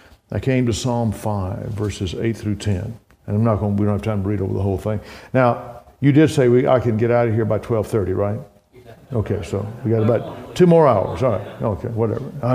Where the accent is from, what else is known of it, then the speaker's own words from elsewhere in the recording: Mississippi, United States; I grew up in Mississippi. I had an aunt lived out in Mendenhall.